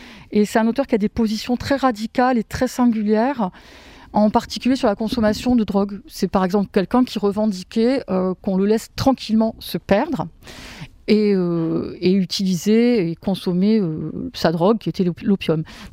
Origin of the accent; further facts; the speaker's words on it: Marseille, Provence-Alpes-Côte d'Azur, France; Et puis, par ailleurs, je suis marseillaise.